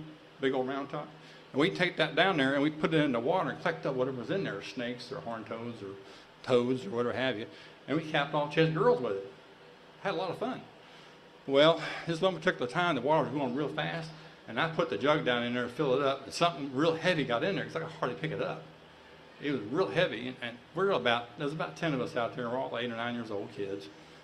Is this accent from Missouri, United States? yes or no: no; Amarillo, Texas, United States; I want y'all to know I was raised on the Texas Panhandle on the outskirts of Amarillo. And we lived in the extreme outskirts of town, and where our whole neighborhood was surrounded by empty fields.